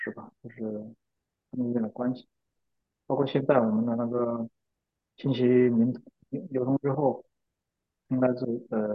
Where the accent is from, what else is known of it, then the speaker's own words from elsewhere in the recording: China; 我觉得中国人很难逃脱这种邪恶的捆绑在里面